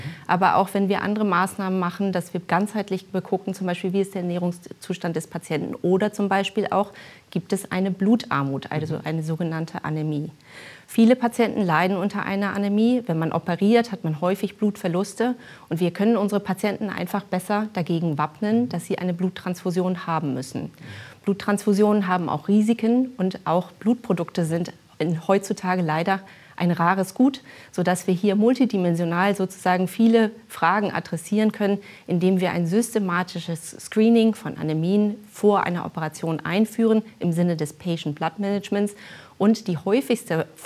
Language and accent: German; Hamburg, Germany; now in Mainz, Germany; ich bin Hamburgerin